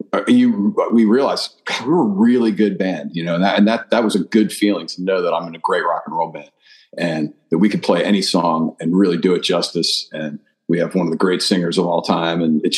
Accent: Montgomery Village, Maryland, United States; I grew up in Montgomery Village. So a lot of my friends made that move just north to Frederick.

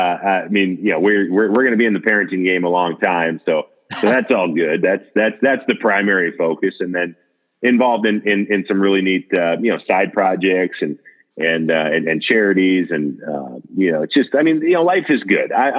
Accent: St. Paul, Minnesota, United States; kid from St. Paul, Minnesota, who got a chance to play for 15 years in the NFL, play 11 years for my hometown team

